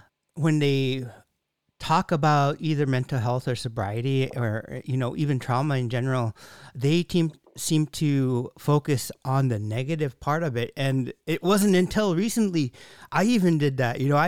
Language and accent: English; Bethel, United States; Like I'm from Bethel, and when I go back home, there's a feeling that I get, this is where I grew up, this is where I was raised, and there's nothing like it.